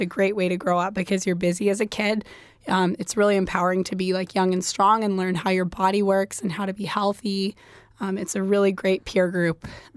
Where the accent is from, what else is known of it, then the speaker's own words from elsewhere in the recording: Anchorage, Alaska, United States; I grew up in Anchorage. Kincaid Park was kind of my babysitter growing up, so I spent a lot of time out there.